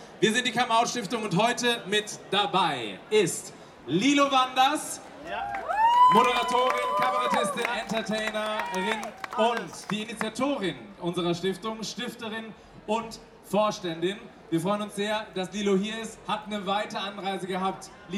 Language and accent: German; Cologne, North Rhine-Westphalia, Germany; Und ich bin sehr stolz, dass meine Heimatstadt das hier so auf die Beine stellt.